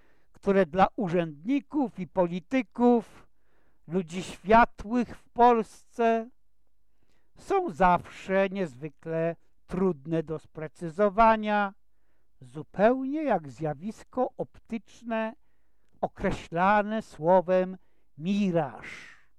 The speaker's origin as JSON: {"language": "Polish", "town": "Czeladź", "region": "Silesian Voivodeship", "country": "Poland", "tie": "born there", "said": "Ja zaś urodziłem się w Czeladzi i wiele z tych osób znam z różnych stron i z wielu spraw. Chodziliśmy razem do szkoły, działaliśmy w harcerstwie, studiowaliśmy w tym samym Uniwersytecie Śląskim."}